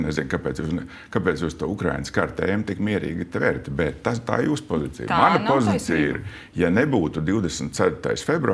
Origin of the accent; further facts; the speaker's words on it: Liepaja, Kurzeme, Latvia; es nāku no Liepājas un ar visām saknēm esmu tur